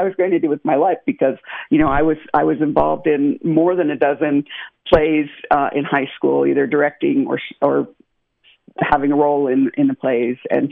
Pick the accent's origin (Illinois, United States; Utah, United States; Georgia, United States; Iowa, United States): Utah, United States; Brigham City; Because I grew up in Brigham City, they had a program called the Palace Playhouse.